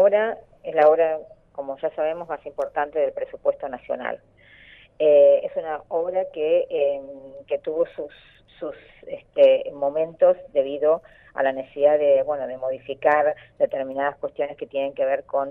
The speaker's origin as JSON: {"language": "Spanish", "region": "Santa Cruz", "country": "Argentina", "tie": "born or raised there", "moved": "yes", "said": "cuando yo me fui de Santa Cruz a estudiar, dejé una Santa Cruz."}